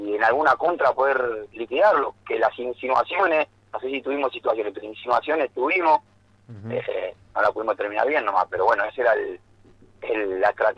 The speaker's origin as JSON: {"language": "Spanish", "region": "Buenos Aires", "country": "Argentina", "said": "vos imaginate que nosotros somos de Buenos Aires"}